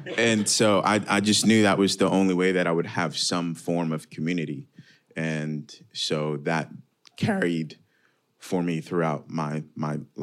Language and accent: English; Greece; English is a second language; I didn't have any friends growing up in Greece